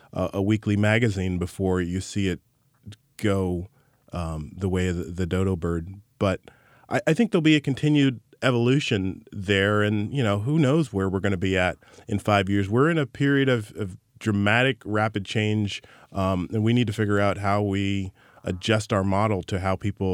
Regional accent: Orangevale, California, United States; Yeah, I grew up in Orangevale.

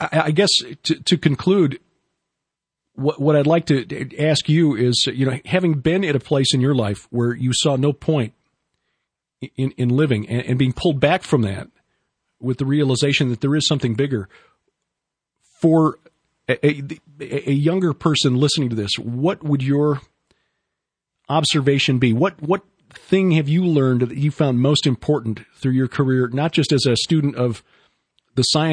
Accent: Chicago, Illinois, United States; moved to Chicago, which is why I'm from Chicago and not from Wells County, North Dakota.

